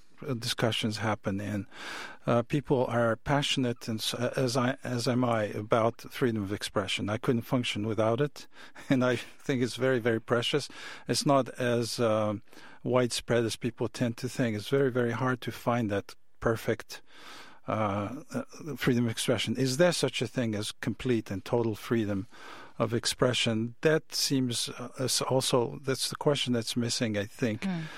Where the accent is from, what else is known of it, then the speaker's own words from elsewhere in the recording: Algeria; among those countries that came under French rule was my country, Algeria. I'm originally from North Africa.